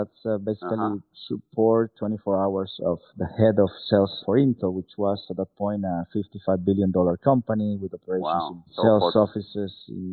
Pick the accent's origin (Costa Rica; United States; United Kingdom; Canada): Costa Rica; born and raised in Costa Rica. That is my home country.